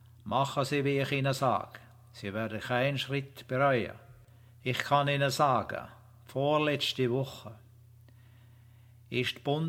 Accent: Vienna, Austria; Also ich komme aus Wien

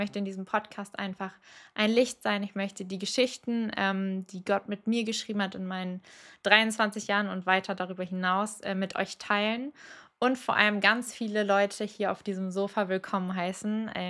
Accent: Cologne, North Rhine-Westphalia, Germany; Ich bin zwar ein Großstadtkind, ich bin hier aufgewachsen in Köln, aber ich brauche die Natur und die Oase und ja, ich glaube, seit ich so älter werde, ich bin nicht alt, ich weiß, ich bin 23 Jahre alt

